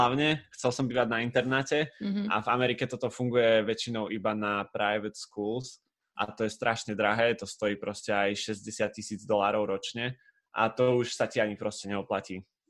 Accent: Strečno, Žilina Region, Slovakia; also born or lived in Bratislava; Ja som zo Žiliny, konkrétne zo Strečna. Tam som býval u babky prvé 3 roky života, potom som chodil do škôlky do Žiliny a potom na základnú školu som šiel už v Bratislave.

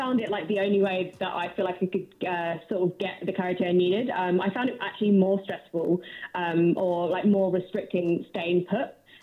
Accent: Brighton, South East England, United Kingdom; also born or lived in Nottingham; now in London, United Kingdom; I was born and raised in Brighton and then went to uni in Nottingham.

